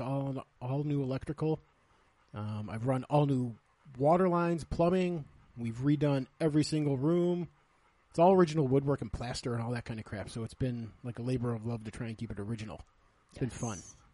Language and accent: English; New York, United States; also born or lived in Arizona; I was born in Arizona, then we moved to New York. I say New York, it's not New York City.